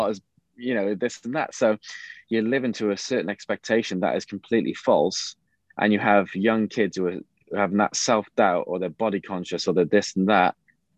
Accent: Cardiff, Wales, United Kingdom; yes, I was from Cardiff. I always wanted to play for Cardiff growing up as a kid.

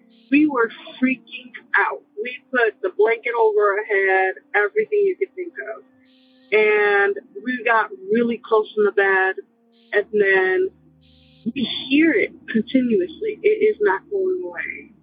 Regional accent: Chicago, Illinois, United States; I'm from Chicago, Illinois.

